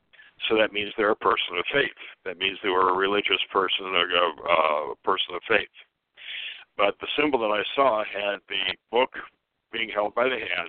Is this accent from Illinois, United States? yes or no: yes; Chicago, Illinois, United States; moved away as an adult; also born or lived in Oregon; now in Idaho, United States; I grew up in the Chicago area and I did law enforcement in the Chicago area and moved out to Oregon a long time ago